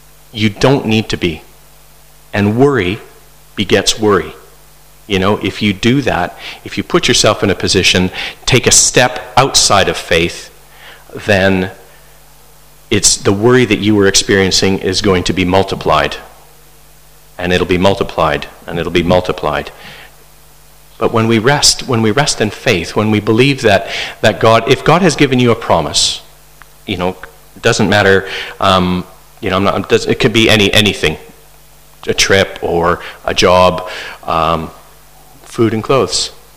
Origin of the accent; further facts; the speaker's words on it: Canada; how are they going to know that I'm Canadian? And then I thought, well, clearly I will have to talk at some point, and I am not good at doing accents, so I think my accent would give me away